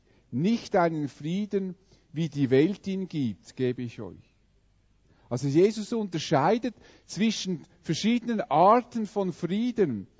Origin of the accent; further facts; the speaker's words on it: Switzerland; Wir geben in der Schweiz Milliarden für unsere Armee aus und wir finden das offenbar als Schweizer zum großen Teil wichtig